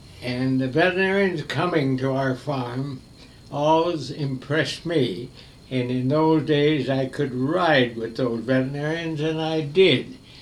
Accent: Coorsville, New York, United States; born there; Okay, I was born in Coorsville, New York, the youngest of five children. My father and mother operated a dairy farm but did not own it.

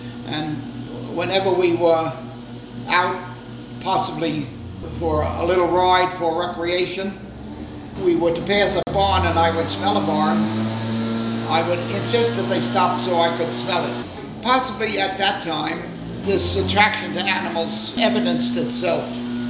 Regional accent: Brooklyn, New York, United States; born there; I was born in Williamsburg, Brooklyn, on 370 Grant Street.

